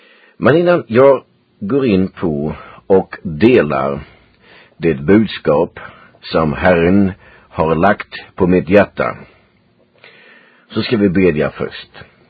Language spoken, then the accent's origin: Swedish; Huskvarna, Jönköping County, Sweden; moved away as an adult; now in United States; och jag föddes 1939 i Huskvarna, Sverige, och större delen av min uppväxttid tillbringade jag i Huskvarna, och som 15-åring flyttade jag till Jönköping.